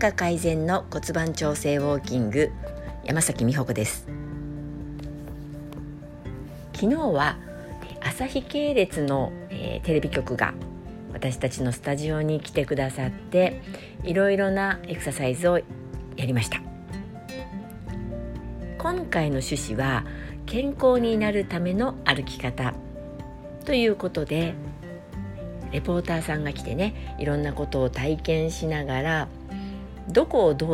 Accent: Shimonoseki, Yamaguchi, Japan; 私は下関出身なので、

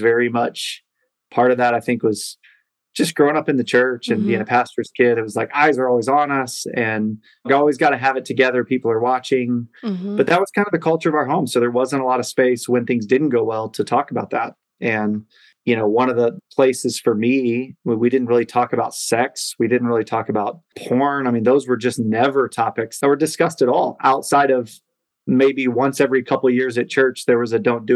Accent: the South, United States; I grew up in the South. I was a pastor's kid. So grew up in a Christian home

